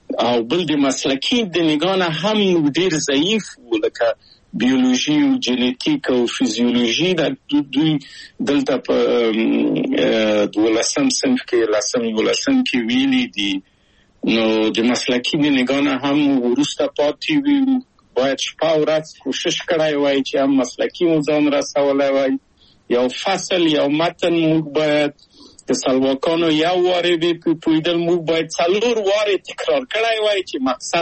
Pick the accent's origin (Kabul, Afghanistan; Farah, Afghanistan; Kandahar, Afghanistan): Kabul, Afghanistan; او هغه موږ په کابل په یو کلي کې تقریبا چې اوسېدو